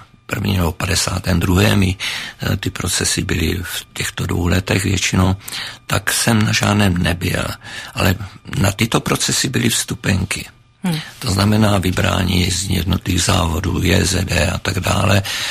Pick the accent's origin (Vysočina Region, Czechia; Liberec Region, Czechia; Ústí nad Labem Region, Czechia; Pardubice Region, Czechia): Vysočina Region, Czechia; Litohoř; já pocházím z Litohoře, to znamená, je to kousek od Moravských Budějovic